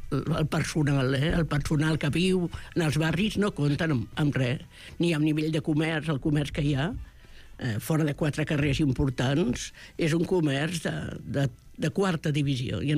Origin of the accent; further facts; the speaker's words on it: Barcelona, Catalonia, Spain; Jo soc de les Corts, no sóc com vosaltres d'altres llocs.